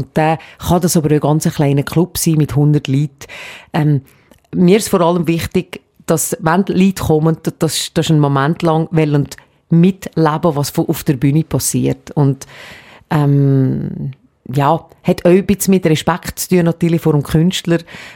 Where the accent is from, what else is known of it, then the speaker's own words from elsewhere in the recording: Gampel, Valais, Switzerland; Ich bin in Gampel aufgewachsen unter anderem